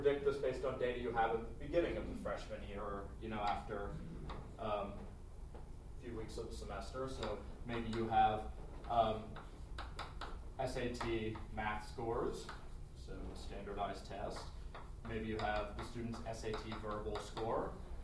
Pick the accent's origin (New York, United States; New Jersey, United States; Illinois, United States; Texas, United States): Texas, United States; I decided to go back to my roots and give a Blackboard talk so that y'all can take notes. I'm from Texas. I will say y'all.